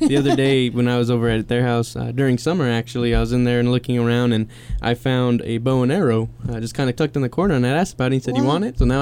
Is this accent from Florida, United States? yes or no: no; San Jose, California, United States; also born or lived in Patterson; Well, I was born in East San Jose, and I lived there for about 10 years. And then my parents decided to move out of Patterson from that point, or to Patterson.